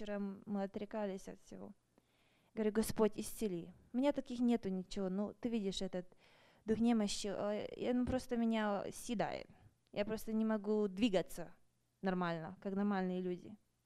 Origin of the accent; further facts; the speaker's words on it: Ukraine; now in United States; мне очень страдала еще там, где я с Украины, я очень страдала аллергией